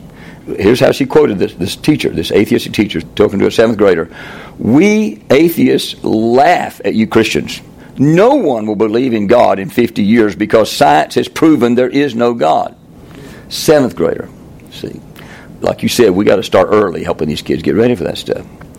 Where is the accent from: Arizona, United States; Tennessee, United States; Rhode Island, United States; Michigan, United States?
Tennessee, United States; Tellico Plains; I mean, I was raised in Teleco Plains, guys.